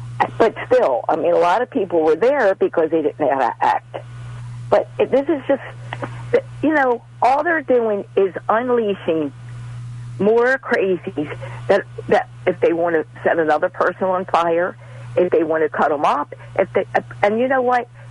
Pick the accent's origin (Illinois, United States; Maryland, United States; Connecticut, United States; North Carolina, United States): Maryland, United States; Baltimore; I grew up in Baltimore City. You know, it was dope there.